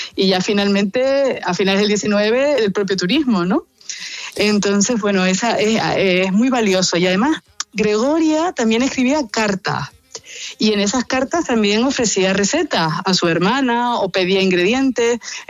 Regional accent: Garachico, Canary Islands, Spain; Voy a empezar por el primero, que es uno de mi pueblo, de Garachico

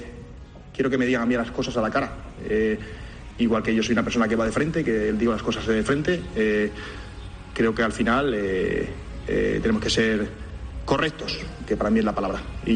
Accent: Extremadura, Spain; al final somos extremeños, no tenemos una mala relación

